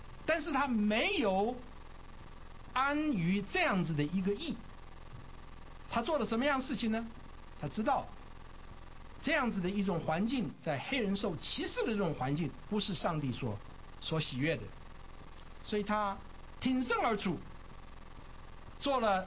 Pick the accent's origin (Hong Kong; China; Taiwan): Taiwan; 我记得我很小的时候在台湾的时候